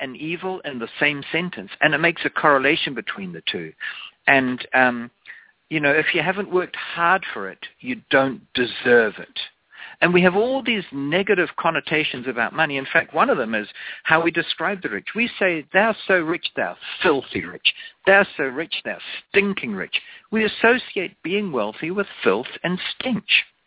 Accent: United States; accent: American; I don't have an accent. Your listeners probably all do. It's called an American accent

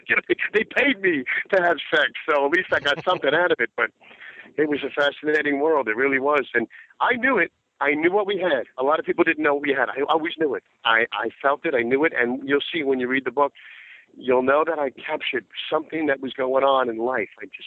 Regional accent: Brooklyn, New York, United States; from Brooklyn, Porto stuff, my hometown is going to...

